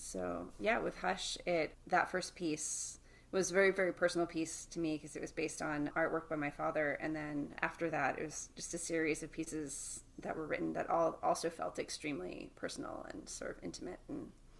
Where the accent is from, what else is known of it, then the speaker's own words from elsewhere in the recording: Maine, United States; it sort of reminds me both of like the nostalgia of growing up in Maine